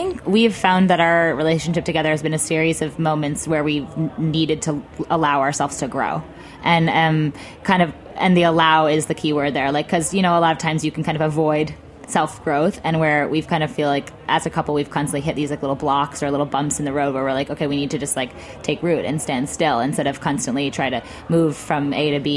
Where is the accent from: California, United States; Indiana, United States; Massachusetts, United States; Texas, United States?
Massachusetts, United States; I grew up just outside Boston, My family has a house in Nantucket, so I summered there.